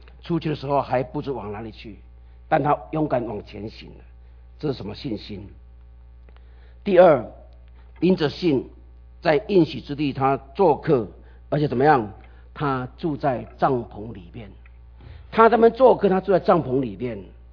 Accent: China; now in United States; 就像我们来到美国，我们如果很想念我们的故乡，我们能不能回去？可能买个票我们就回去了。我们中国人都有

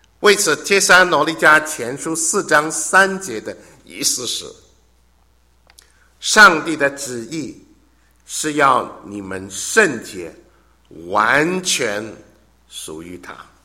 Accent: China; 也就是我们中国人所说的什么很贴心，很贴心。

